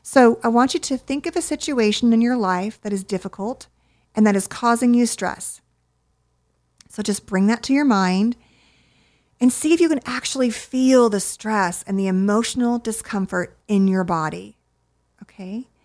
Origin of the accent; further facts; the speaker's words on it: Southern United States, United States; growing up in the South and being a girl, I was socialized to be pleasant and be nice and be kind.